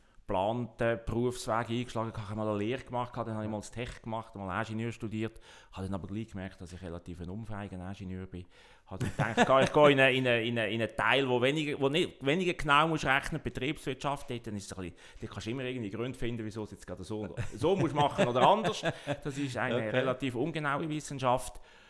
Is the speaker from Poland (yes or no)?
no; Meggen, Lucerne, Switzerland; Ich bin in Meggen aufgewachsen